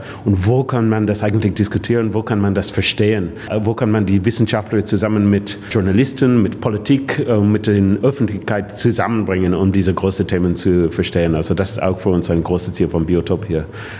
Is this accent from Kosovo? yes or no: no; Ireland; German is a second language; now in Germany; Ich komme aus Irland. Ich bin nicht so ganz jung, aber das ist nett von Ihnen. Also als ich 17 Jahre alt war, bin ich einige Monate in Deutschland gewesen